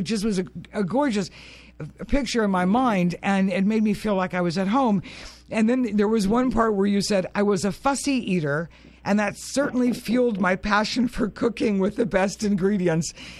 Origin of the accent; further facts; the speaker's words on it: New York, United States; born there; when I was born in New York City, in Misericordia, was in Manhattan at the time. That kind of tells you how old I am.